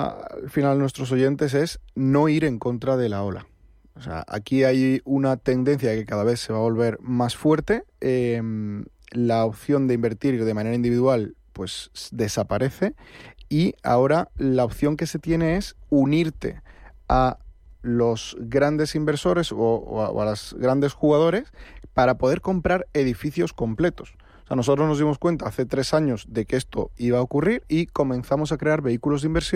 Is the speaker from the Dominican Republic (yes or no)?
no; Spain; como somos los españoles